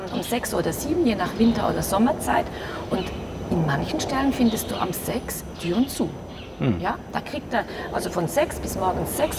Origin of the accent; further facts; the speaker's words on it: Switzerland; Also das ist auch bei uns in der Schweiz.